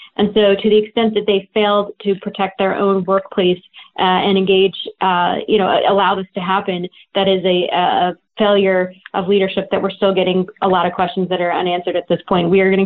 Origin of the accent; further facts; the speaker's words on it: Utah, United States; he's actually from my home state of Utah